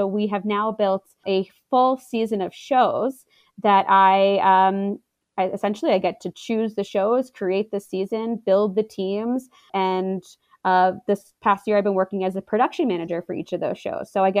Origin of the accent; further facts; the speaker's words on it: Baltimore, Maryland, United States; also born or lived in New York City / Los Angeles; this community is not as diverse as where I'm from, Baltimore, where I grew up in New York and LA.